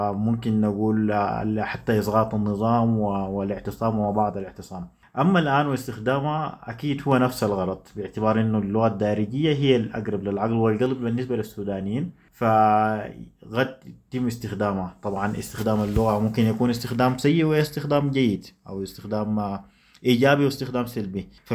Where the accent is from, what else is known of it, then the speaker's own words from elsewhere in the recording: Sudan; accent: Sudanese Arabic; وما في أجمل وأسهل وأمتع وحاجة بتخش العقل والقلب طوالي من لهجتنا السودانية